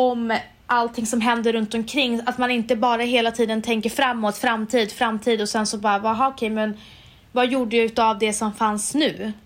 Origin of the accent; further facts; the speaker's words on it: Umeå, Västerbotten County, Sweden; now in Stockholm, Sweden; när jag kom från Umeå, jag umgicks med väldigt så här, många människor som hade bra med pengar. Jag själv hade inte alls mycket pengar. Och jag bodde långt utanför Stockholm.